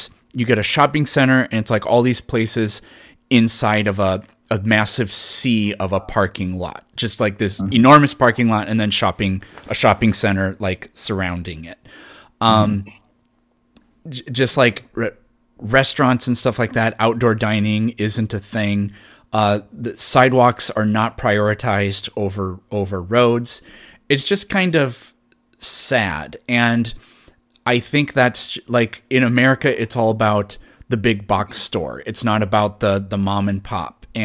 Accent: South Dakota, United States; and I'm originally from South Dakota, and the biggest city in South Dakota, Sioux Falls, is a little bit bigger than that.

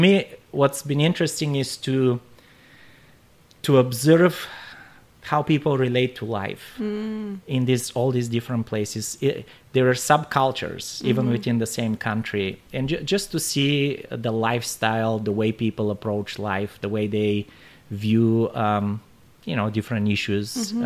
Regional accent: Bulgaria; also born or lived in Washington State / California / Colorado / Wyoming; now in Maryland, United States; I moved here from Bulgaria. I've lived in all over US, which is more than a lot of people who have grown up here have done.

